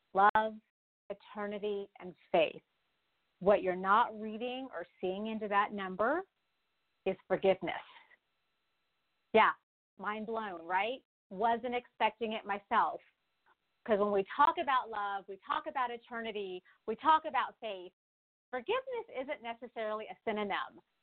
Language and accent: English; California, United States; I'm from SoCal myself.